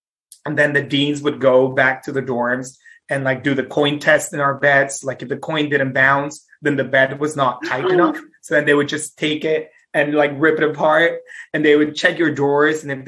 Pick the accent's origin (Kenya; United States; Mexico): Mexico; Mexico City; also born or lived in Ireland; I grew up in Mexico City, like mm-hmm. streets, cars, honks, and smells, and just Ireland, just green everywhere.